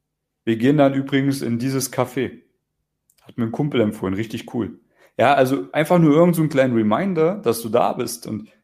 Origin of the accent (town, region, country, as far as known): East Germany, Germany